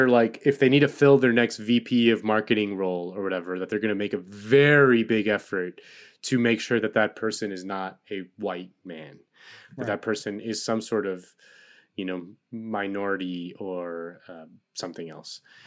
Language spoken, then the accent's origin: English; Miami, Florida, United States; born there; I'm from Spain. My family's from Spain. I was born in Miami, but all my family's from Spain. They still live there. My cousins, my uncles, my grandparents. I go there all the time. I've lived there for a little bit. I speak Spanish